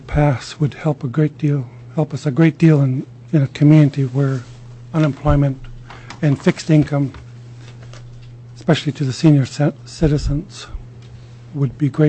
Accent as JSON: {"language": "English", "town": "Angoon", "region": "Alaska", "country": "United States", "said": "I'm from Angoon, a small fishing village of 700 people."}